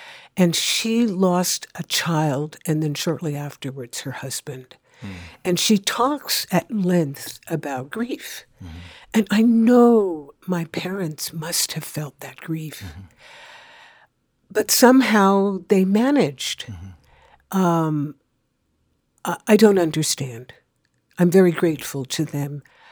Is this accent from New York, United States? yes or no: no; Oakland, California, United States; also born or lived in Texas; And my parents were part of the migration. So I grew up in Oakland. And I would not have wanted to grow up in Texas.